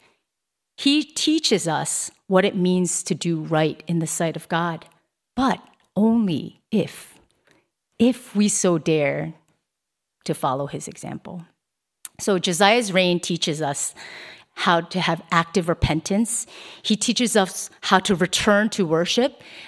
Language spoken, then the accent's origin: English; Pennsylvania, United States; I grew up in Pennsylvania, and when our schools went to like school trips and stuff, we would always go to Lancaster, Amish town.